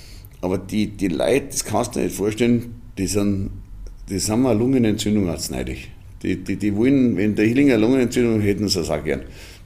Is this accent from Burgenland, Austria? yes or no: yes; Jois, Burgenland, Austria; Ich bin aus Jois